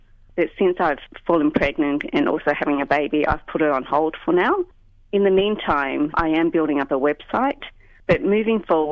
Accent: Sydney, New South Wales, Australia; I'm from Sydney.

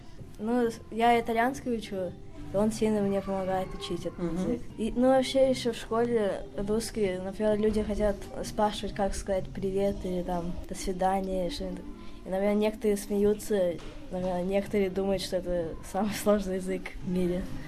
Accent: Vladivostok, Primorsky Krai, Russia; я из Владивостока

